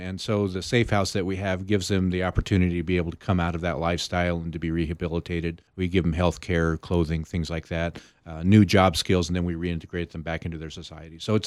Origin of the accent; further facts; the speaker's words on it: Colorado, United States; Well, I was kind of born and raised in the Colorado Rockies, and so I love being on top of anything that's really tall.